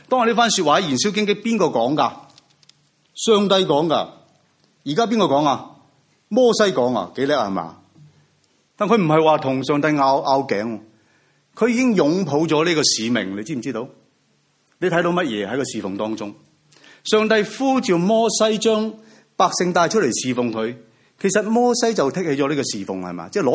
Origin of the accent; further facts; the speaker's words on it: Macau; 我出生在澳门，很小就回教会了，未够十岁的我，六十年代我已经回去澳门的第一间的宣教士的教会智道堂圣公会底下建立的教会。